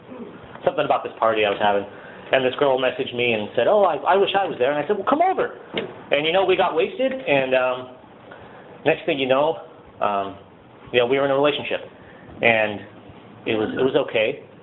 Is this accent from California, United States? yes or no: yes; Santa Maria, California, United States; born there; I was born here in Santa Maria to teenage alcoholic drug addicts.